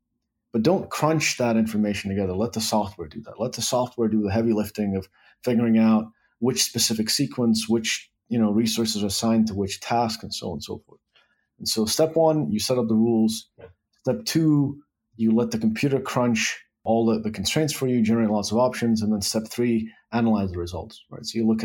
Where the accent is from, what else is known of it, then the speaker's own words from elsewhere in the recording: Dubai, United Arab Emirates; also born or lived in Prague, Czechia / Beirut, Lebanon; now in Silicon Valley, United States; Dubai, Prague, Czech Republic. Dubai, Prague, Beirut. That's it.